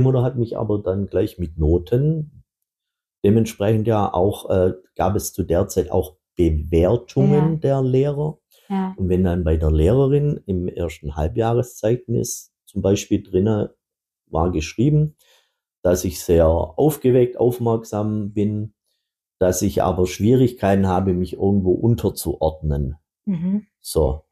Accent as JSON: {"language": "German", "region": "Baden-Württemberg", "country": "Germany", "said": "Ich sage ganz einfach, wir sind aus dem Schwabenland"}